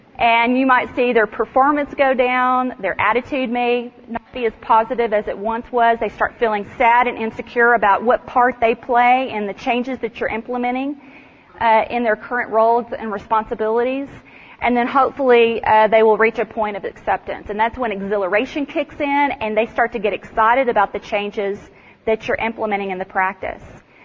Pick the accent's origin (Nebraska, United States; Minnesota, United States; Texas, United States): Texas, United States; Dallas; I'm from Dallas, but I don't know. There's something about Colorado weather that just makes me want to be outdoors.